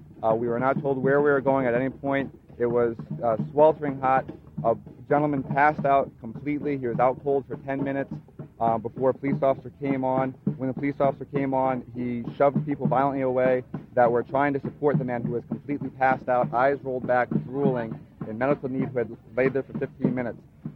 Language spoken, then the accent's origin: English; Philadelphia, Pennsylvania, United States; Philadelphia, beautiful downtown Philadelphia.